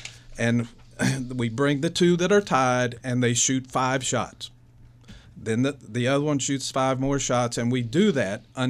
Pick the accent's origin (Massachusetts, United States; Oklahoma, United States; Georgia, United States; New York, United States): Georgia, United States; now in Rock Hill, United States; look, when I moved to Rock Hill about 5 years ago, I'm from West Georgia. And so I'm not really a big fan of the sports in South Carolina.